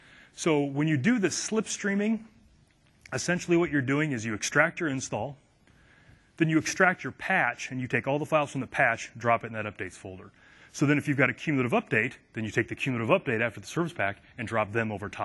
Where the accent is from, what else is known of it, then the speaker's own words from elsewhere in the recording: United States; I'm an American. I speak exactly one language. Because within 1,000 miles of my house, everybody speaks exactly one language.